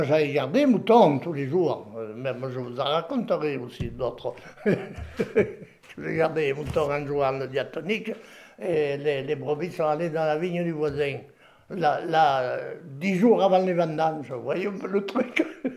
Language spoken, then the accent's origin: French; Loucha, Occitanie, France; De Loucha, à côté de Martel.